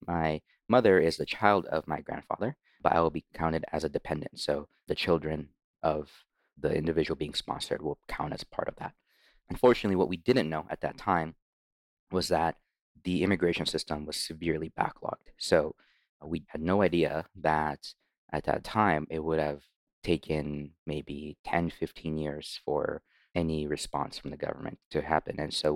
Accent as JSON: {"language": "English", "region": "Shizuoka", "country": "Japan", "tie": "born or raised there", "said": "I grew up in Japan, in Shizuoka, Japan, right underneath the mountain shadow of Mount Fuji. And I grew up in a family of Japanese temple carpenters. My dad is a third generation Japanese temple carpenter. My mom is Filipina. She's from the Philippines."}